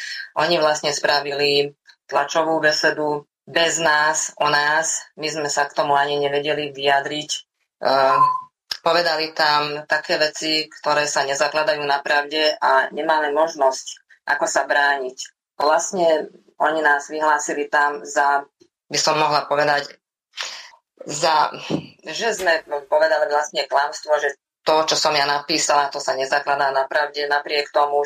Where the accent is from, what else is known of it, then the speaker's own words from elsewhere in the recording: Komárno, Nitra Region, Slovakia; born there; Tak narodila som sa v Komárne, bývame v Komárne spolu so svojou rodinou